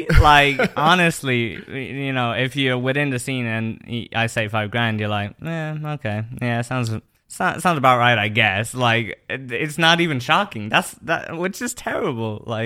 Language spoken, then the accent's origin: English; Ireland; accent: three accents with American twang; growing up in Ireland